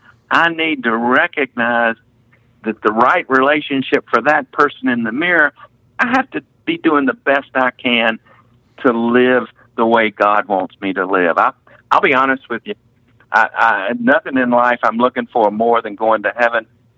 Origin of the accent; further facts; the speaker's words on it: North Carolina, United States; I'm from North Carolina, not Missouri, but I am a show me kind of person.